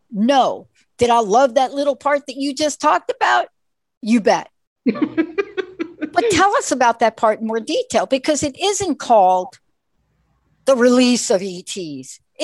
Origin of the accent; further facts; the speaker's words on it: New York, United States; I grew up in New York and I heard it.